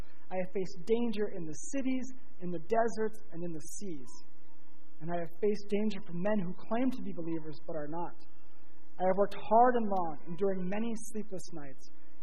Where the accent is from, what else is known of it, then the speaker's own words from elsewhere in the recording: Grand Forks, North Dakota, United States; I grew up in Grand Forks, North Dakota, which is about an hour north.